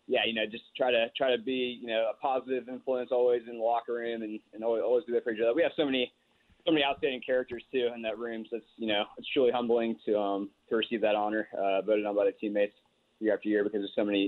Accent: Dallas, Texas, United States; I'm from Dallas originally, so I'm a Cowboys fan, admittedly.

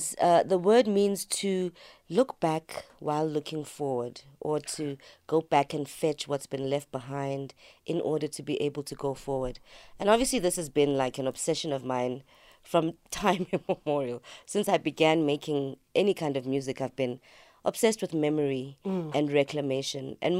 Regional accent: South Africa; especially being a South African, where we've had this history of erasure of our cultures, of our languages, of all of this.

